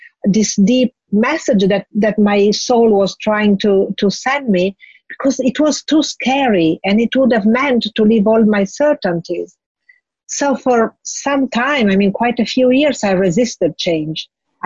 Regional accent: Bologna, Emilia-Romagna, Italy; English is a second language; I moved to Milan, you know, because I'm from originally from Bologna. I moved to Milan.

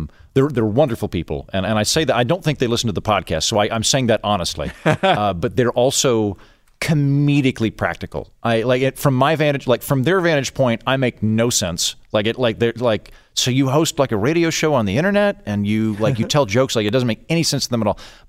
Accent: Oklahoma, United States; like when I tell people I'm from Oklahoma and they're like, oh, I've never been.

